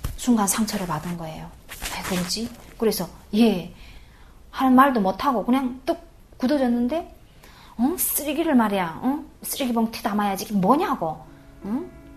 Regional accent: North Korea; moved away; 나를 북한 사람이라고 생각은 안 했겠지만

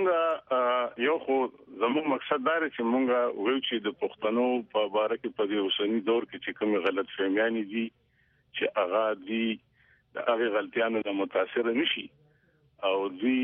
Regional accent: Khyber Pakhtunkhwa, Pakistan; زه يم د پاکستان د پښتونخوا يم

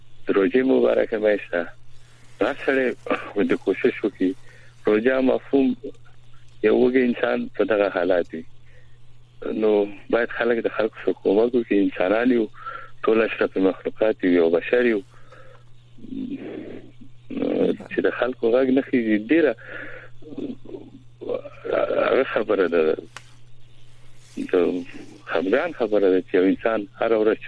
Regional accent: Kunar, Afghanistan; موږ د هغې بچیان یو موږ افغانان یو

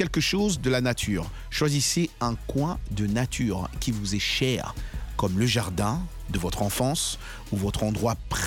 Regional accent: Dimbelenge, Kasaï-Central, DR Congo; Ça, en tout cas, chez moi, Dimbelenge, ça ne peut pas marcher.

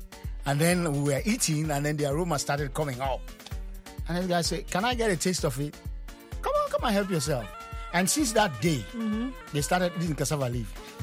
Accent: Sierra Leone; I come from Sierra Leone.

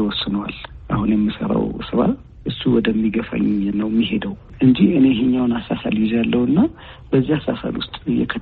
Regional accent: Addis Ababa, Ethiopia; እንደ አጋጣሚ ኮተቤ አካባቢ ስለነበርኩኝ የኮሌጅ ተማሪዎችም ሊመጡ ይችላል። ጠላም አለ እና እዛ ውስጥ ነው ያደኩት ለረዥም ጊዜ።

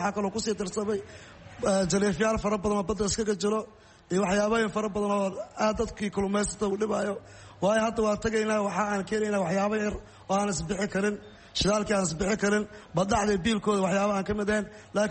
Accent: Jowhar, Middle Shabelle, Somalia; moved away as an adult; now in Bosaso, Somalia; gobolka Soomaaliya dhexe Jowhar baan ka imid. adigu waxaan imid halkan 2011 baa imid halka Boosaaso.

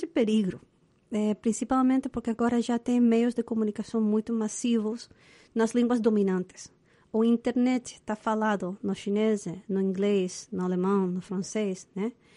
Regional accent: Chile; Portuguese is a second language; eu sou chilena e lá a gente não manda muito mensagem do texto

